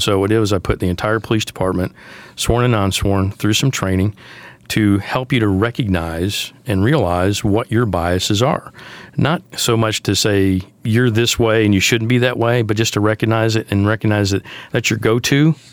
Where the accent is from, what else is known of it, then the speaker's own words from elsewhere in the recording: Detroit, Michigan, United States; You know, I grew up in Detroit. I worked in Tulsa.